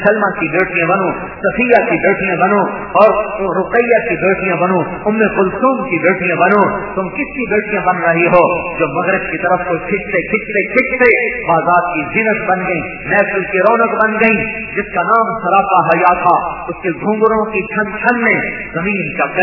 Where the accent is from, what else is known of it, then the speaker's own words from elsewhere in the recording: Tulamba, Punjab, Pakistan; تلمبے والوں سے جھوٹ نہیں بول سکتا، کیا میں تم میں سے ہوں، تم مجھ میں سے ہو، میں تمہاری مٹی سے پیدا ہوا ہوں، تم میری مٹی سے پیدا ہوئے ہو، میرا تمہارا خمیر اس مٹی سے نکلا ہے، ہم اس دھرتی کے، میں نے اسی مدرسے میں پڑھا ہے۔